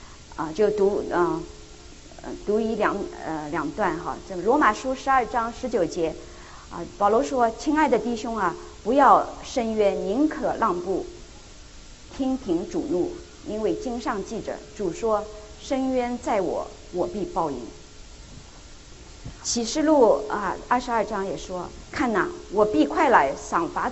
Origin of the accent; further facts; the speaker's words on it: China; 我们中国人一句话叫什么？不是不报，时候未到。